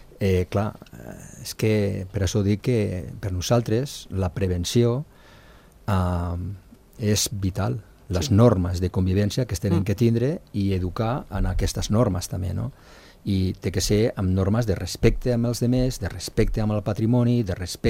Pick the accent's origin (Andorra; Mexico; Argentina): Andorra; sobretot que ja no som el poble d'Andorra, que abans jo crec que és una de les coses que tenia molt maca, no?, que era el poble d'Andorra